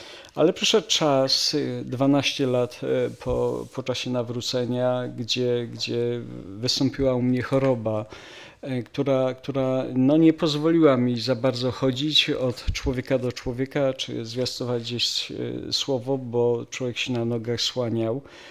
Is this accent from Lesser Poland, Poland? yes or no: yes; Kraków, Lesser Poland, Poland; Jestem z Huty, z Nowej Huty, spod Krakowa, czy Kraków pod Nową Hutą.